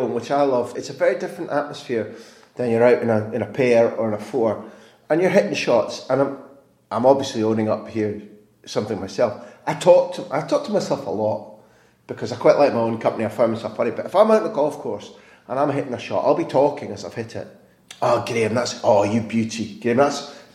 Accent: Scotland, United Kingdom; Growing up as a Scot

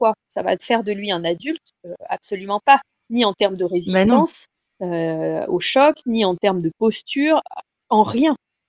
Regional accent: France; la moyenne où chez nous en France, on passe les enfants face route.

